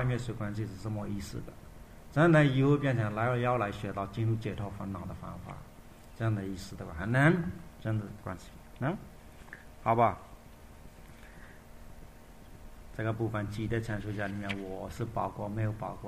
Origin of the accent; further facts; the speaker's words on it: Myanmar; Chinese is a second language; 我们缅甸人的话看自己修的哪一部分